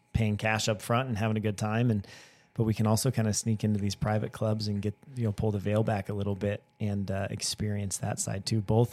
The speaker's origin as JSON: {"language": "English", "region": "Wyoming", "country": "United States", "lives_now": "Phoenix, United States", "said": "I'm from the Wyoming world, you know, the Western Midwest-ish type of, you know, part of the United States"}